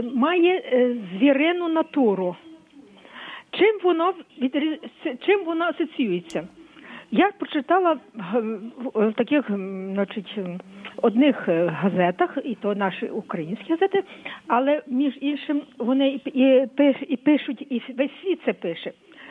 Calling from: Lviv, Lviv Oblast, Ukraine

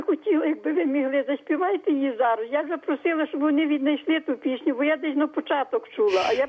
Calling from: Lviv, Lviv Oblast, Ukraine; я з Львова.

